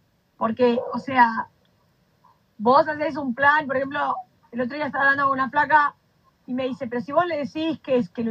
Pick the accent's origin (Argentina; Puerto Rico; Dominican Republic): Argentina; porque yo soy de Argentina, tengo un montón de cosas argentinas.